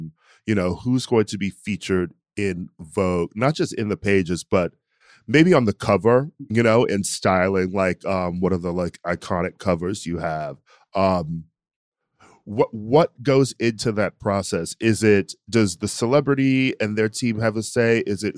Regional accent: United States; You know, I'm an American, so like, what's a moment

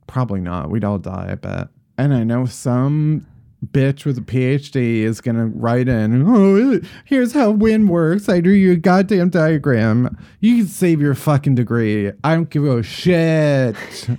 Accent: Chicago, Illinois, United States; What and I'm famously from the Windy City.

